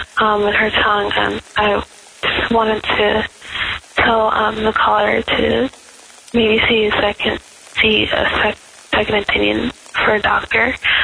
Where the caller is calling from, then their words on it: California, United States; Hi, Daily Audio Bible family. I'm calling again from California.